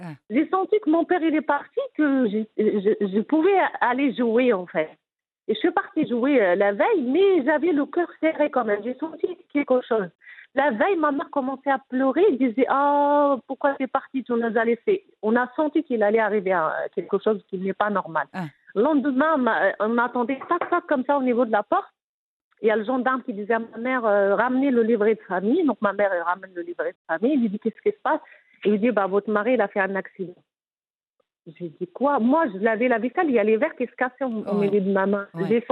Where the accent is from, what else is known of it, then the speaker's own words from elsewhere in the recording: Kasbah Tadla, Béni Mellal-Khénifra, Morocco; born there; j'ai 41 ans, je viens d'avoir 41, donc je suis née au Maroc, à Kasbah Tadla, Kasbah Tadla, c'est à côté de Bani Malal.